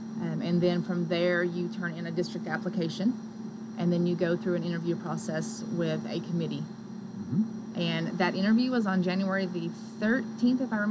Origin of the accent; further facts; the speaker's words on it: Whitesboro, Oklahoma, United States; I grew up in Whitesboro, Oklahoma.